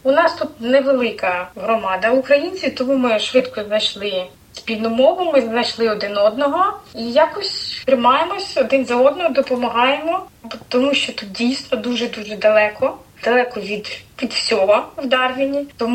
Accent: Cherkasy, Cherkasy Oblast, Ukraine; moved away as an adult; also born or lived in Cyprus; now in Darwin, Australia; Сам ми із Черкас, але в еміграції ми вже більше 12 років. Але Австралія – це наша друга країна еміграції. Перша наша еміграція була на Кіпрі. Ми там прожили 11 років. І в тому році, в 24-му, в лютому місяці, ми приїхали в Австралію.

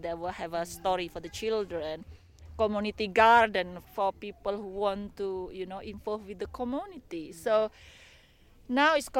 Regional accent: Indonesia; English is a second language; moved away as an adult; now in United Kingdom; I'm from Indonesia. I end up in Kasemen. Of course, I married a gentleman from England who stay in Kasemen. What do you call, move from England. I arrived 2005. It's really, really remote

